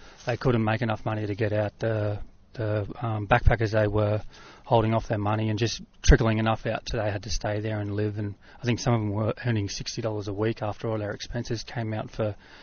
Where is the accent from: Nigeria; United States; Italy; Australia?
Australia; just being an Australian